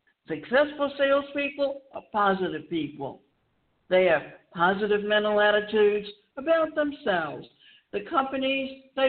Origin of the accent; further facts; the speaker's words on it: Georgia, United States; I'm from Georgia. We kind of talk funny sometimes, but never underestimate us.